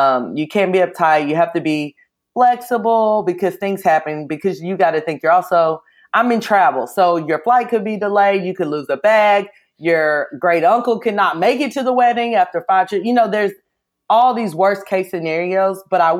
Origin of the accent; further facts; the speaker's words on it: St. Louis, Missouri, United States; also born or lived in Tennessee / Virginia / Hungary / West Virginia; now in Florida, United States; But I've lived in, I was born in Tennessee, grew up in St. Louis, lived there, went to 2 different universities. So I've lived in Virginia and then went back to Tennessee, lived in Hungary.